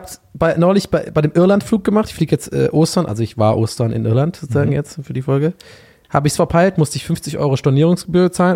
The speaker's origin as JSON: {"language": "German", "town": "Cologne", "region": "North Rhine-Westphalia", "country": "Germany", "tie": "born or raised there", "said": "Köln, meine Heimatstadt."}